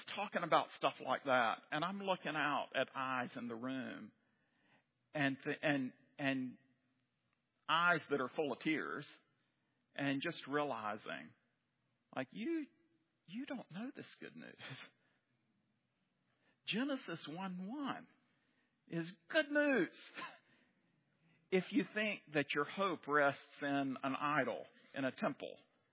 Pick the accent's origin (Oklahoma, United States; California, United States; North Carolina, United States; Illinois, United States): North Carolina, United States; Lexington; now in Japan; We've been there for 11 years, but I grew up over in Lexington, North Carolina, and that explains why I talk like this.